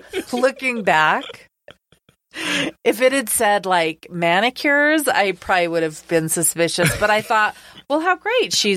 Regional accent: Albuquerque, New Mexico, United States; I'm from Albuquerque and I graduated from law school in 2001. I moved back to New Mexico in 2001

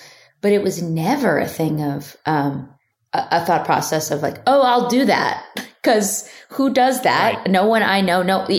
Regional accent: Philadelphia, Pennsylvania, United States; I'm from Philadelphia, around the tri-state area. And I would like help her sell

